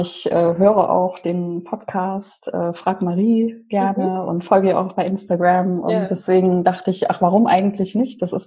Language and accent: German; Leipzig, Saxony, Germany; Also ich komme ja ursprünglich aus Leipzig.